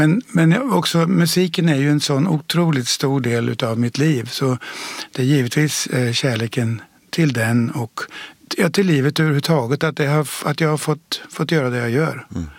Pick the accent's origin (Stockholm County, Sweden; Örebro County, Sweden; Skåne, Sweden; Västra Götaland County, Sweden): Örebro County, Sweden; Degerfors; För jag spelar fotboll som alla andra hemma i Degerfors.